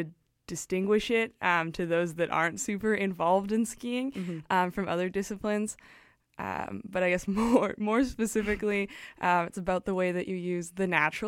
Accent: Vancouver, British Columbia, Canada; I'm born and raised in Vancouver. Yeah, and I'm currently going to UBC. I'm in my fourth year studying English honors in international relations.

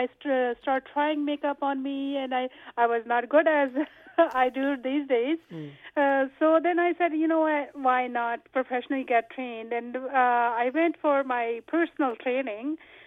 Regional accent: India; English is a second language; now in Canada; Basically, I'm from India, and I have been in Canada from last 25 years.

